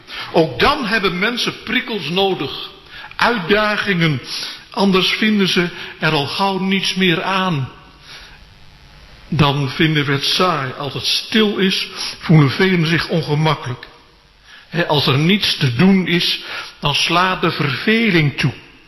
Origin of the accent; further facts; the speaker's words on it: Onstwedde, Groningen, Netherlands; ik ben opgegroeid in Onstwedde, een dorp met oude tradities.